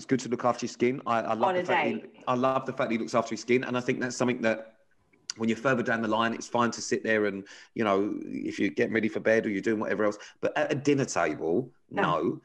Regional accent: Birmingham, West Midlands, United Kingdom; Fucking it. I'm so sorry to anyone from Birmingham.

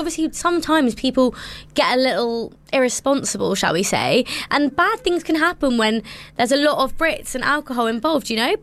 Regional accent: India; Like, I think that conversation as an Indian woman is a lot harder.

